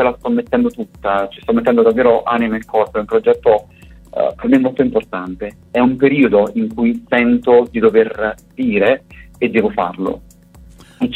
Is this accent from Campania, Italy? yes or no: yes; Benevento, Campania, Italy; Io sono di Benevento e sono contento di poter fare il suo nome